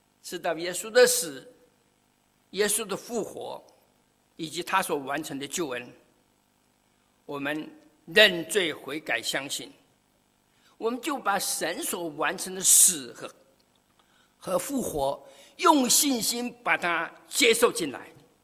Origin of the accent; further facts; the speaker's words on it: Taiwan; 我不晓得在国内怎么样，在台湾我们是这样。 因为我的祖籍是福建，